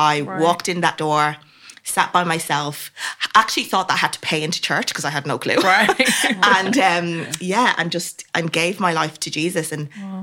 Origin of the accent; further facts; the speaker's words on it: Dublin, Leinster, Ireland; as I've already said, and I grew up in Ireland, in Dublin, with my mum and my dad and my little sister. And we actually grew up in a Islamic family.